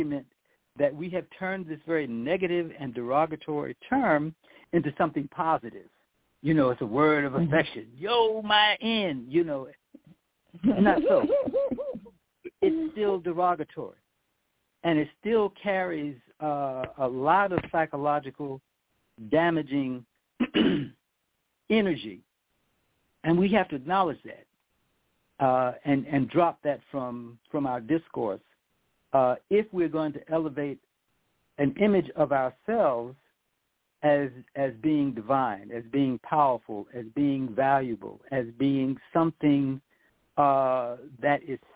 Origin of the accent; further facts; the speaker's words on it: New York City, New York, United States; growing up in New York City, and many of us who grew up in integrated communities or grew up around Jewish people, you never heard the word kike mentioned.